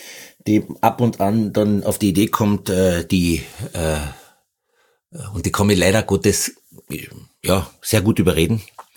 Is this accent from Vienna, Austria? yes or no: no; Carinthia, Austria; Wundert mich, warum der Begriff bei uns in Österreich, vor allem in Kärnten, so gängig ist.